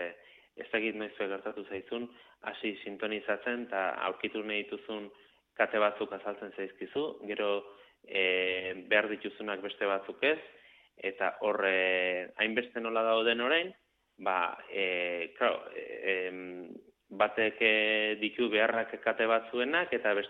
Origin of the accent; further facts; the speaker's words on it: Basque Country, Spain; eta euskalduna naiz